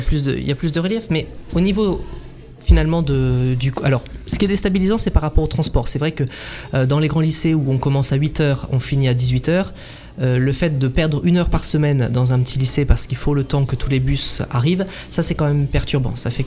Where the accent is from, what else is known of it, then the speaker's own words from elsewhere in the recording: Auvergne-Rhône-Alpes, France; je viens d'Auvergne, de Plaine de la Limagne, donc c'est très, très agricole également.